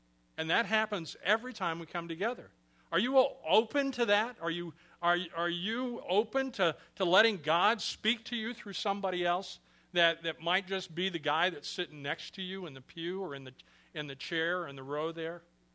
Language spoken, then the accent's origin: English; Illinois, United States; I was from Illinois, from the other side of the Mississippi River